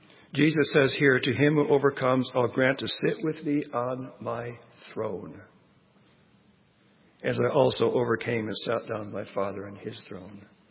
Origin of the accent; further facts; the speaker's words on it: Scotland, United Kingdom; Okay, well, being Scottish, I appreciated that.